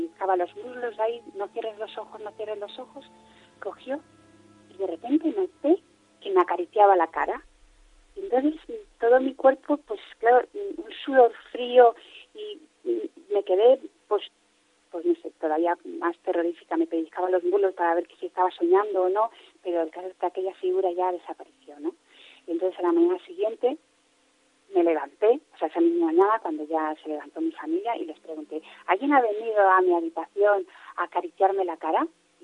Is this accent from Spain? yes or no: yes; Madrid, Community of Madrid, Spain; soy de Madrid